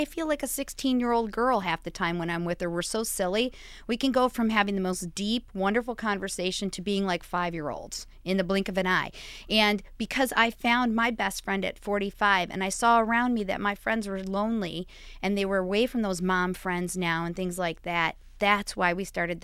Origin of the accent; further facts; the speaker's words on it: Detroit, Michigan, United States; Well, we're from Detroit, so representing is what we do.